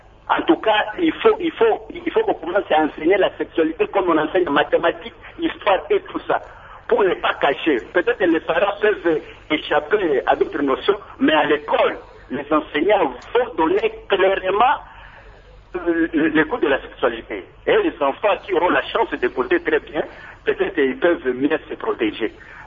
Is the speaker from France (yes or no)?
no; DR Congo; nous sommes congolais